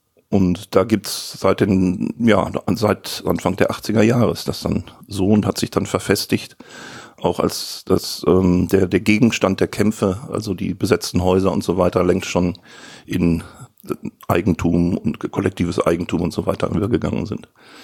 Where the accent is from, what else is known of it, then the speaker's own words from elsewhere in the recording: North Rhine-Westphalia, Germany; ich bin im Ruhrgebiet groß geworden